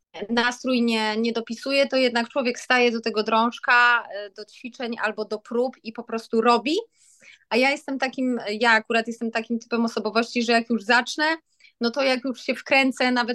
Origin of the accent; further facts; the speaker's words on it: Wrocław, Lower Silesian Voivodeship, Poland; pochodzę z Wrocławia, a uczyłam się w szkole baletowej w Warszawie. Jestem jedynaczką